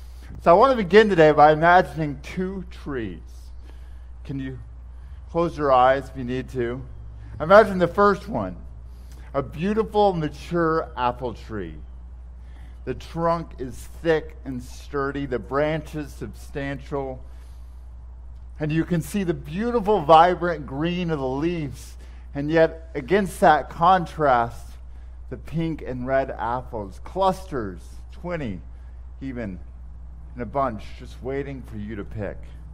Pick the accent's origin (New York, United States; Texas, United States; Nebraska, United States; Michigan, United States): Texas, United States; now in Virginia, United States; One of my favorite things about living in Virginia is that fruit grows on trees. I'm from the Great Plains of Texas, where there are no native trees.